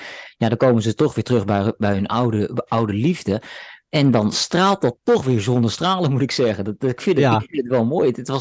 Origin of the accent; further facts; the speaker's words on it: Netherlands; accent: Dutch; je moet het even doen met mijn Nederlandse accent in het Engels.